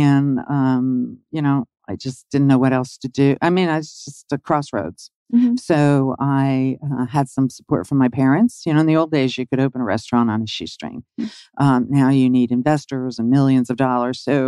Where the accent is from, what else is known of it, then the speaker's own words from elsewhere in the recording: Virginia, United States; I grew up in Northern Virginia. My father was in the agency.